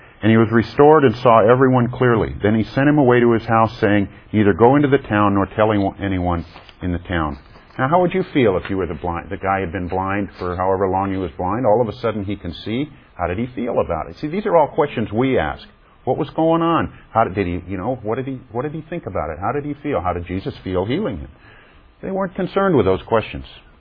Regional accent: United States; being an American, Western, growing up with more individualistic values

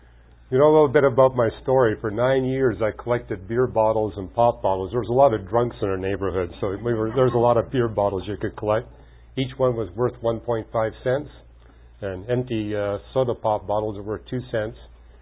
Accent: British Columbia, Canada; where I grew up in British Columbia, we call it a mist if the drops of rain were less than 3/16 of an inch in diameter.

